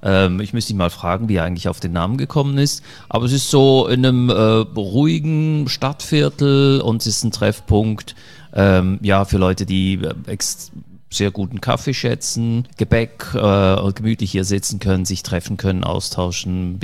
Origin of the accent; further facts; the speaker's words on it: Italy; German is a second language; als Italiener bekommst du dieses Kochgehen auch in die Wiege gelegt ein Stück weit.